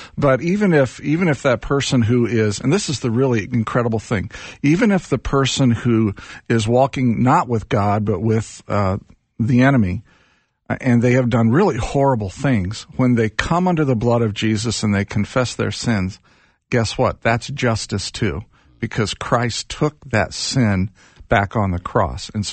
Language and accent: English; Indiana, United States; That is my home state. I'm a Hoosier boy. I grew up there.